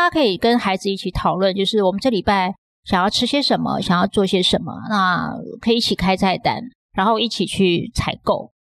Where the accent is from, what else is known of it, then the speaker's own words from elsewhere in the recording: Taiwan; 我是台湾人，我是海岛子民